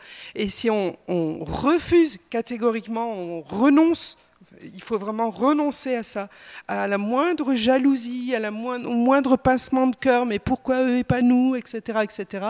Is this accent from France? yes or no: yes; France; Quand ils nous voyaient marcher dans les rues de Jérusalem pendant la marche, en tant que Français, c'était lourd